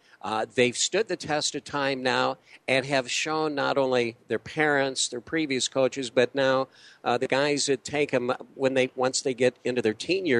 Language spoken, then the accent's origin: English; Grand Island, Nebraska, United States; Now, I grew up in the Little League program here in Grand Island.